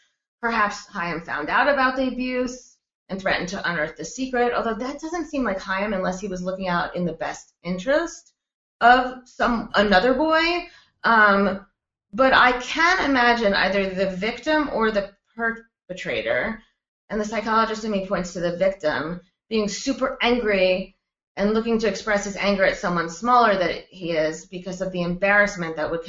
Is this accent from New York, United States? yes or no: no; Florida, United States; Well, I grew up in Florida, so same.